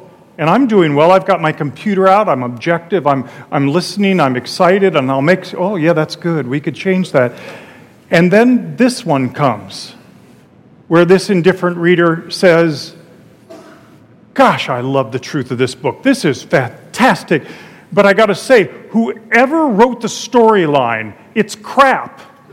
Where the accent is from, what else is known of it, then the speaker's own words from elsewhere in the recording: Phoenix, Arizona, United States; I always wanted a white linen coat, but I'm from Phoenix, and there's no time when it works.